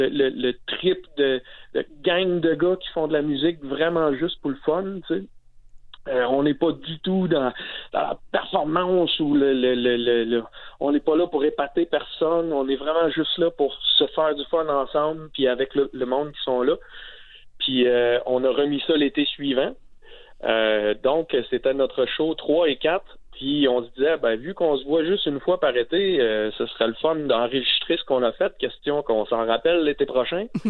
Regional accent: Îles-de-la-Madeleine, Quebec, Canada; descendre chez nous aux Îles-de-la-Madeleine

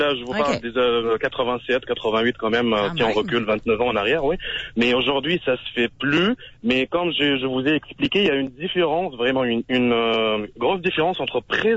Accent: Tunisia; now in Canada; je suis pas québécois de souche, je viens du Maghreb, je suis tunisien, plus particulièrement.

